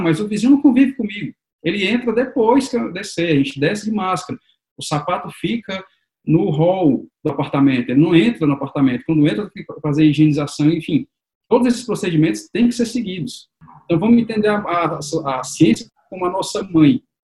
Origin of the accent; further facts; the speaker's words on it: Ceará, Brazil; born there; now in São Paulo, Brazil; São Paulo e onde eu nasci, Ceará.